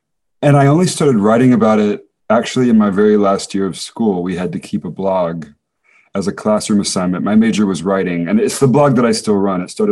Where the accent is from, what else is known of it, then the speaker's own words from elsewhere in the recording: Zambia; also born or lived in Johannesburg, South Africa; So my parents are evangelical Baptists, and they were medical missionaries in Zambia. And so I lived in Zambia for a few years, and we spent time in Johannesburg